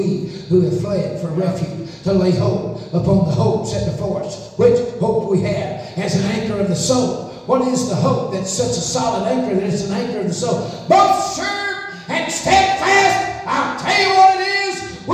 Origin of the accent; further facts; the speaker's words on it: Georgia, United States; I'm a hillbilly from North Georgia.